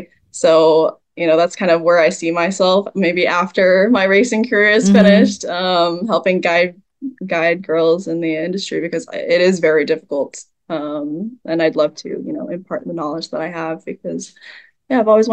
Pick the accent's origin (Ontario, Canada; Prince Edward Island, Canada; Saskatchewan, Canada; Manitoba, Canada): Ontario, Canada; Toronto; now in Irvine, United States; I'm from Toronto originally, but I live in Canadian. Irvine.